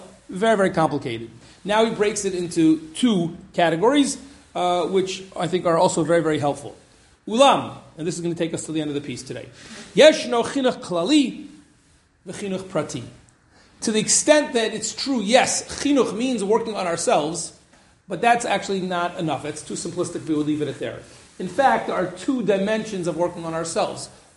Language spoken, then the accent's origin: English; Cincinnati, Ohio, United States; specifically the great moment in history for my hometown, Cincinnati